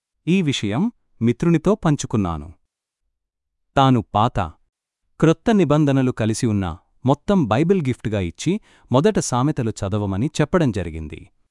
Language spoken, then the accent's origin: Telugu; Poduru, Andhra Pradesh, India; నా స్వగ్రామం పశ్చిమగోదావరి జిల్లా పోడూరులోనే నా మేనమామగారింటి వద్ద నా వివాహం